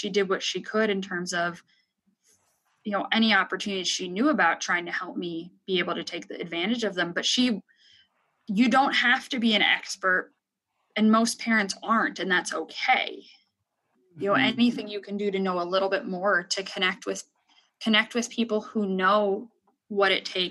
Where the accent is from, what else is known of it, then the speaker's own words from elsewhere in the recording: Pennsylvania, United States; I grew up in Eastern Pennsylvania in a, you know, not urban area by any means.